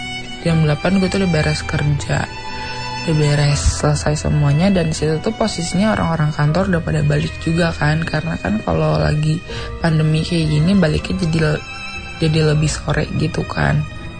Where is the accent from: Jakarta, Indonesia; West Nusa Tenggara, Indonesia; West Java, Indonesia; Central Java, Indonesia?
Jakarta, Indonesia; Gue dari Jakarta.